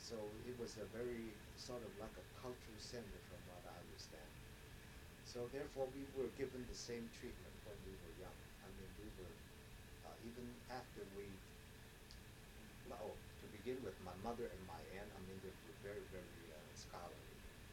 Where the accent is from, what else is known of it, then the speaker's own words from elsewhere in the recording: Oakland, California, United States; And I was born in Oakland in 1906 was the earthquake.